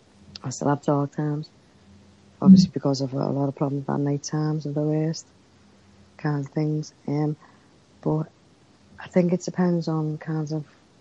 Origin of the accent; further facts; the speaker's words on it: Liverpool, North West England, United Kingdom; Now, I'm a Scouser. We call it green crack here because it's very strong.